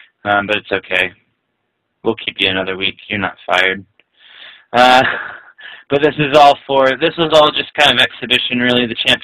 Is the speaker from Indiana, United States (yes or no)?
yes; Lafayette, Indiana, United States; I still dream of the day that my hometown of Lafayette, Indiana, gives me a day